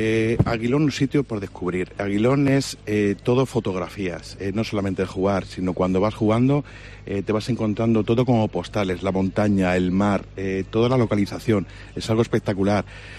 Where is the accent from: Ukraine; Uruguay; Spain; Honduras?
Spain; Community of Madrid; llevo 13 años aquí, yo soy de otra tierra, soy madrileño, aunque ya me considero andaluz por todos los lados.